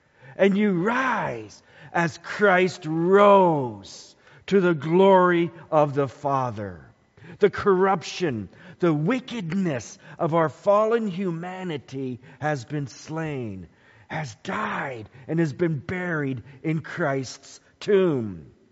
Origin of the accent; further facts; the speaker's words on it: Decorah, Iowa, United States; born there; I was born in Decorah as my mom and dad had gone home to Decorah to help